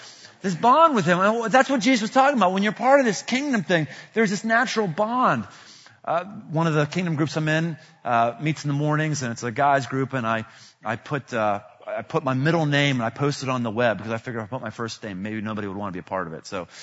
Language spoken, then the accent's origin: English; Pittsburgh, Pennsylvania, United States; to anybody who's ever been born and bred in Pittsburgh, lived there 30 years like I did